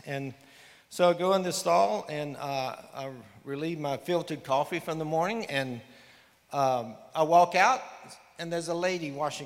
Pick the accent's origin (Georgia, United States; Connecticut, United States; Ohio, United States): Georgia, United States; Americus; I was born and raised in Americus, Georgia, down in South Georgia.